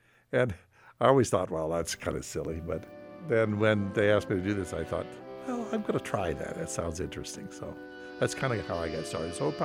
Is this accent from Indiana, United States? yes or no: no; Colorado, United States; also born or lived in Texas; When I retired, we decided to move to Colorado. I was from Colorado anyway, and we wanted to get back to the mountains. We were living in Texas where there are but very few mountains, but we decided to come back.